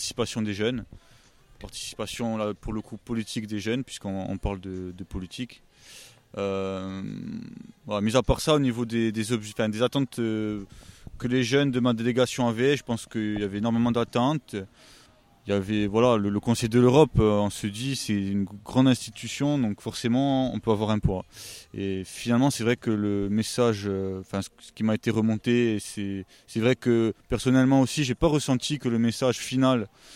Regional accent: Bastia, Corsica, France; donc je viens de Bastia

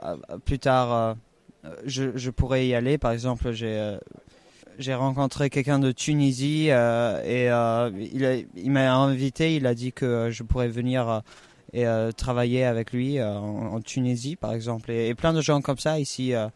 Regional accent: Germany; j'ai 16 ans et je viens d'Allemagne et je vais dans une petite école de province.

